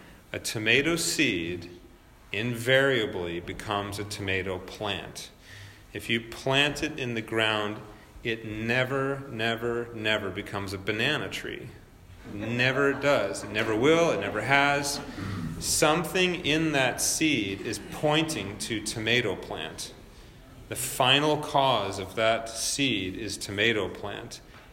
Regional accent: United Kingdom; I drive on the left side of the road because I'm British.

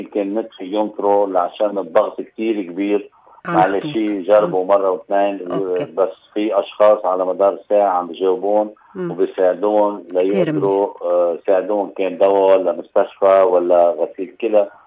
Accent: Lebanon; نحن كشعب لبناني

